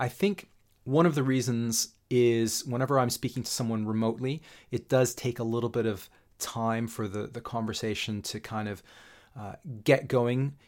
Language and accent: English; Canada; now in London, United Kingdom; I'm a Canadian based in London.